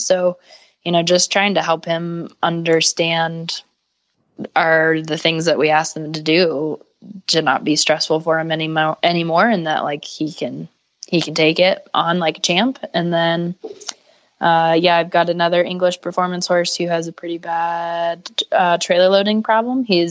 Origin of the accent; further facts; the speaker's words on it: Boulder, Colorado, United States; from Boulder, Colorado.